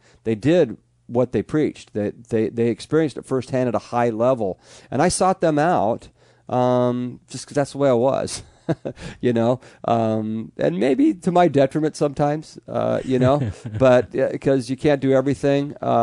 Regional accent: California, United States; I'm fortunate too in that I grew up in Southern California, or just California in general

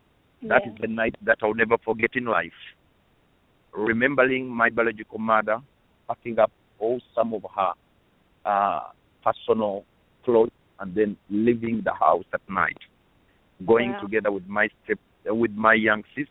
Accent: Uganda; I came all the way from Uganda together with my wife.

